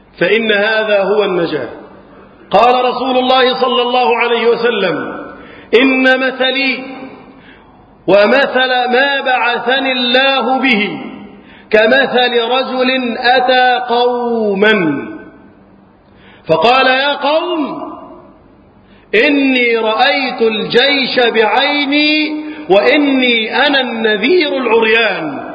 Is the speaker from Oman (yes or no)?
no; Egypt; اللهم احفظ بلدنا مصر وسائر بلاد